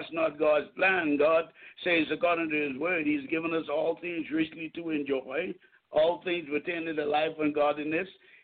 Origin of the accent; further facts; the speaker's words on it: Nassau, New Providence, Bahamas; now in Columbia, United States; I'm originally from Nassau, Bahamas, under the leadership of Dr. Miles Monroe. I am currently living in Columbia, South Carolina